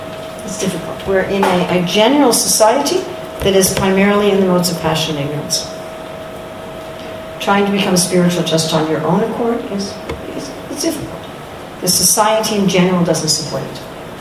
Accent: United States; You know, I'm American, I pretty much like America, but I don't like everything about America.

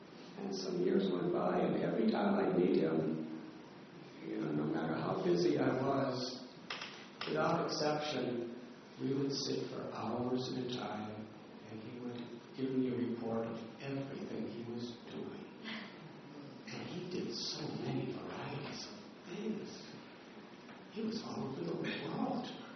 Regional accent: United States; when you're a teenager growing up in America, you want to become 21 so you can go in a bar. But then I went to India as 19, and I became a devotee

